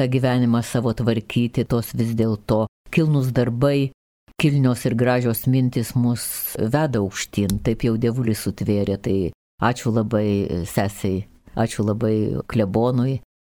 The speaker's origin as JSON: {"language": "Lithuanian", "town": "Kaunas", "region": "Kaunas County", "country": "Lithuania", "tie": "born or raised there", "said": "aš iš viso prigimimo esu iš Šančių, iš Nemuno, iš Kranto alėjos ten"}